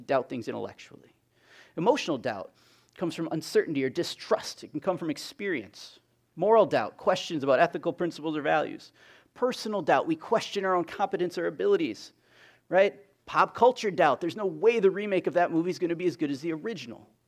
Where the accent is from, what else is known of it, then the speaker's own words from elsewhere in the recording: Wisconsin, United States; When I was a kid, in the winter, growing up in Wisconsin, we got a lot of snow.